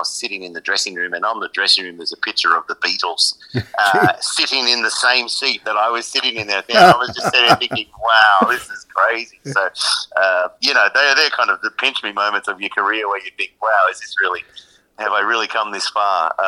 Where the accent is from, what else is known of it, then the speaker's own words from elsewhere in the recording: Wagga Wagga, New South Wales, Australia; now in Wollongong, Australia; I'm originally from Wagga Wagga, as we've already discussed, yes. But I live these days in Wollongong.